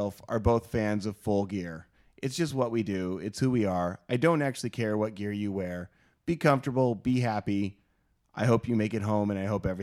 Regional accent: Oregon, United States; moved away; I grew up in Oregon, and when I moved to the Bay Area, I went for a very long time without riding motorcycles

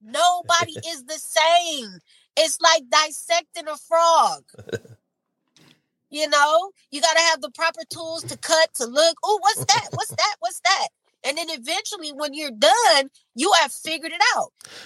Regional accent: Inglewood, California, United States; See, I grew up in LA. I grew up in Inglewood. So, and me being light-skinned, mixed, biracial

